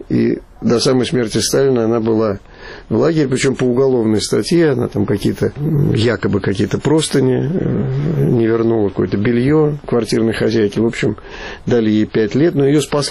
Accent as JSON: {"language": "Russian", "region": "Moscow", "country": "Russia", "tie": "born or raised there", "also_born_or_lived": "Baku, Azerbaijan", "moved": "as an adult", "lives_now": "Germany", "said": "И я родился в Баку, через несколько месяцев меня забрали снова, значит, в Москву. И вот с тех пор я был в Москве, и до 37 лет моих я не выезжал из Москвы больше, чем на 2 месяца."}